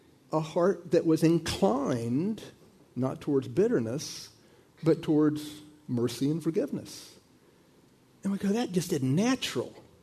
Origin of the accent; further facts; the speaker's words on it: Florida, United States; I mean, I grew up in Florida, and I can remember as a boy, everything we did in the neighborhood involved choosing sides.